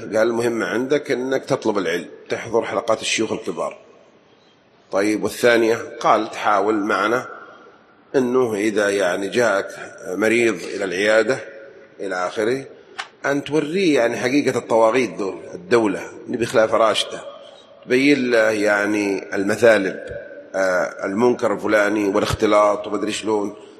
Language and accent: Arabic; Taif, Makkah Province, Saudi Arabia; عندنا في الطائف أو عندنا العرب عيب نهمل الضيف،